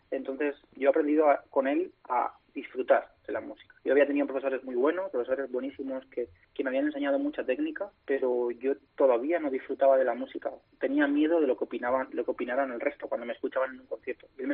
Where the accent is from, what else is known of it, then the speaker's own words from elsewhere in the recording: Madrid, Community of Madrid, Spain; now in Collado Mediano, Spain; toda mi infancia la viví en Madrid, pero bueno, pues el amor, eso que dicen que el amor mueve todo, pues me vine a vivir a Sierra, Collado Mediano